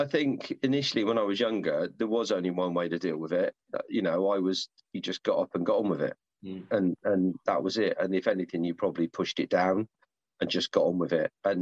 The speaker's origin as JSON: {"language": "English", "country": "Ireland", "said": "He takes the piss of the Catholic religion, and as an Irishman, you know, it's actually really funny."}